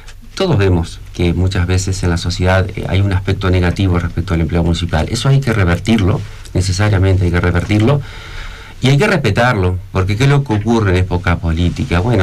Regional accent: Paraná, Entre Ríos, Argentina; born there; Nosotros somos un grupo de personas que queremos Paraná, nacimos en Paraná

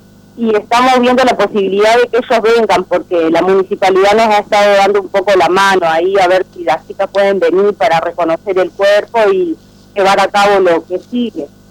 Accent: Uruguay; Yo soy de Uruguay, ahí para allá.

